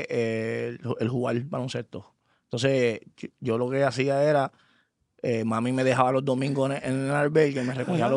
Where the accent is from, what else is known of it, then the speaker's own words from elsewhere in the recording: San Lorenzo, Puerto Rico; Yo, obviamente, soy de San Lorenzo.